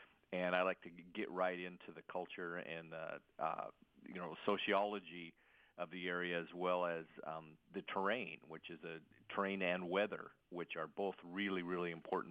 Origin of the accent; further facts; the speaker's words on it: Wyoming, United States; born there; I guess I was born in Wyoming, so I'm used to it.